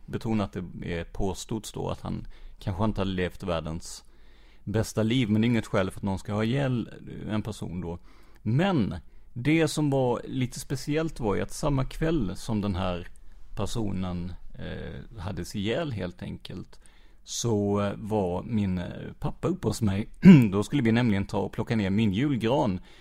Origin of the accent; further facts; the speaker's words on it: Rödeby, Blekinge, Sweden; also born or lived in Karlskrona; för jag är ju uppvuxen i Rödeby